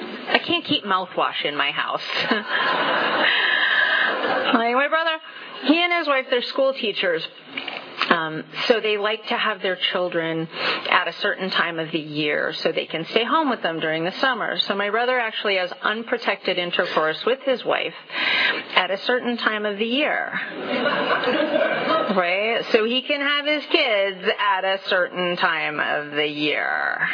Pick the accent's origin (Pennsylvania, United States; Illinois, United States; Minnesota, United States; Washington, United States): Illinois, United States; Chicago; moved away; also born or lived in California; And I'm originally from Chicago, right? I used to talk like I was from Chicago, and then I moved to California